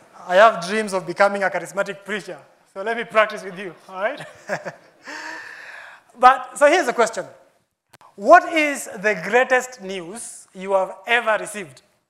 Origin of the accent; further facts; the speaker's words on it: Mombasa, Mombasa County, Kenya; You know, I come from Mombasa. Okay, I grew up in Mombasa, I don't come from Mombasa.